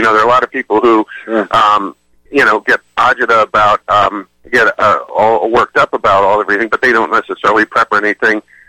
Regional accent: United States; which we Americans are wont

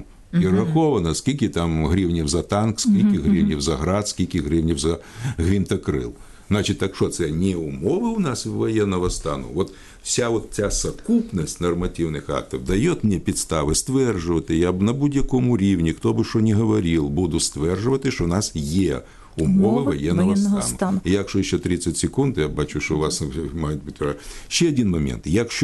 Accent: Odesa, Odesa Oblast, Ukraine; як у нас в Одесі кажуть, це дві великі відмінності

